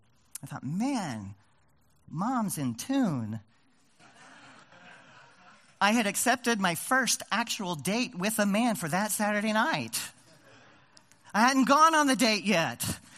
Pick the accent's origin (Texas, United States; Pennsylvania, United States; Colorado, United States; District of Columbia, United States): Texas, United States; Houston; And I grew up in Houston, had friends, so I wasn't going to sleep on the streets that night.